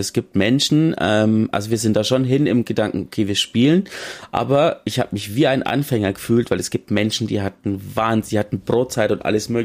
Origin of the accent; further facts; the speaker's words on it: Bavaria, Germany; eigentlich bin ich nicht der Mensch, der im Dialekt redet, aber ich komme aus Bayern.